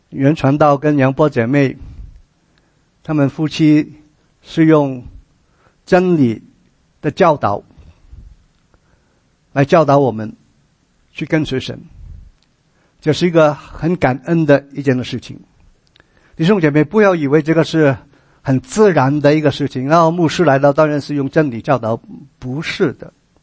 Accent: China; 我发觉我们中国人好像不太习惯去问

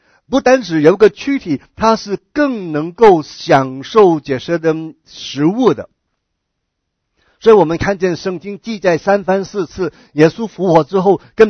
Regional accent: China; 聚会的好像我们中国人聚会总是有吃的嘛，我们团契一定先吃饭

